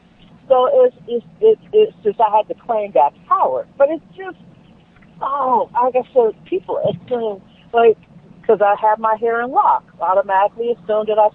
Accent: Los Angeles, California, United States; I grew up in South Central, assuming that I'm in a gay or was in a gay, or just being black, and that yes, I'm a single mom

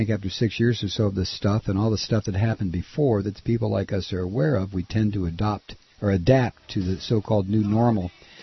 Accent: California, United States; I know, I'm from California, and it's what we all do here, I guess.

